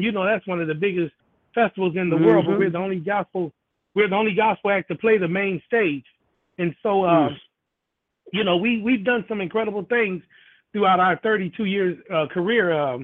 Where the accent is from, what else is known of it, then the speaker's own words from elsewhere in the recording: Compton, California, United States; we're a family from Compton. My father raised us well. I'm the youngest of 12. I have nine sisters and two brothers. And, you know, that's an unheard of story coming from Compton.